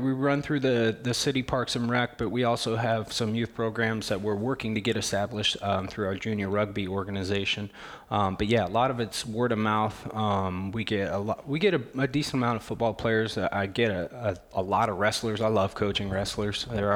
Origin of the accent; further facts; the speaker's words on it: Des Moines, Iowa, United States; I grew up in Des Moines. I went to Lincoln.